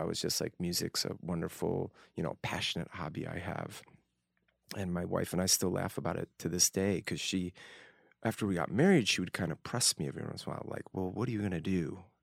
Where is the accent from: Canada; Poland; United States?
United States; Northbrook, Illinois; A little town called Northbrook, suburban Chicago. Northern suburbs of Chicago. Beautiful place. I was born in Evanston Hospital. The first 18 years of my life in Northbrook, Illinois.